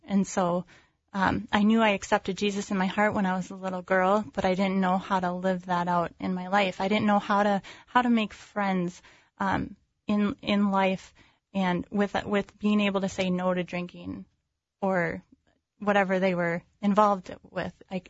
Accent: Minnesota, United States; he asked why I was in California from Minnesota

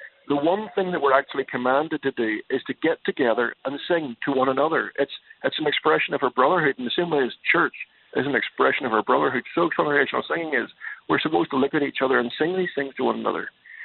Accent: Ireland; now in United States; No, I'm not. I'm from Ireland.

